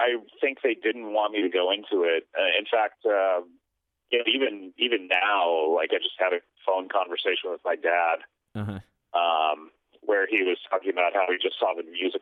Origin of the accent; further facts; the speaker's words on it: California, United States; I mean, we grew up in Orange County, which is about 45 minutes south of Hollywood.